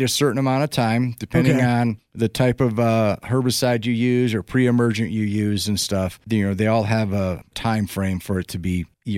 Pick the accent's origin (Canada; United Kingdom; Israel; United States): United States; Nevada; And I just say that because I'm from Nevada and this is where I've lived most of my life